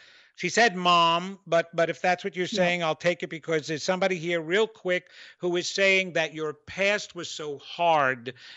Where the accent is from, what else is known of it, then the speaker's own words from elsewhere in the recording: New York, United States; accent: New York; oh, by the way, that was my New York accent